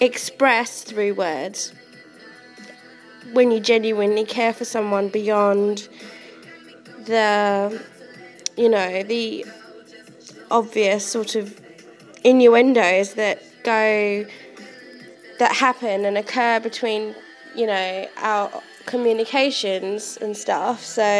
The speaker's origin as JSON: {"language": "English", "region": "England", "country": "United Kingdom", "said": "Being English, I would obviously use the U in flavour and savour and neighbour."}